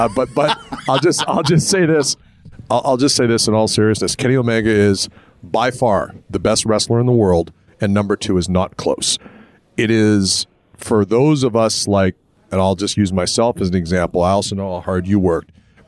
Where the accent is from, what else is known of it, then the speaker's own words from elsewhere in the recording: Winnipeg, Manitoba, Canada; we grew up in Winnipeg